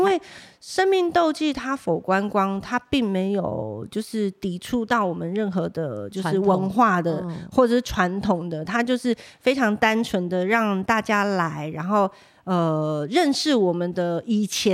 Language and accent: Chinese; Alishan, Chiayi County, Taiwan; 因为我从小就在山上长大嘛，然后我也很爱吃竹笋